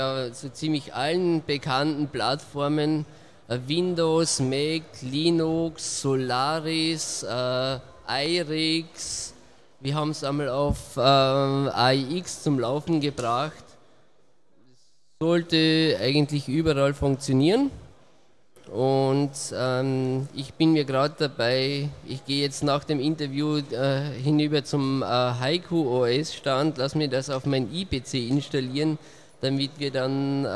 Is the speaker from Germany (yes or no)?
no; Austria; Ich komme aus Österreich, also ziemlich weit angereist.